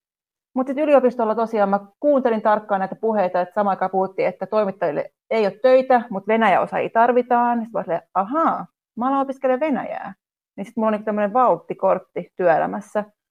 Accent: Espoo, Uusimaa, Finland; also born or lived in Soviet Union; Mä oon kasvanut koko lapsuuden ja varhaisnuoruuden Espoossa ja opiskellut Tampereella, eli ihan niinku vahvasti Suomi-tausta itsellä, mutta sitten perheessä kerrotaan, että made in USSR lapsi olen siis.

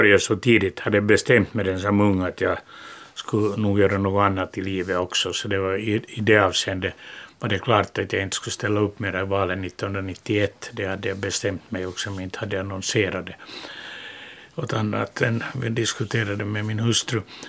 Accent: Turku, Southwest Finland, Finland; Och i min hemstad Åbo så skedde det en total segregering, och det var inte bra för någon.

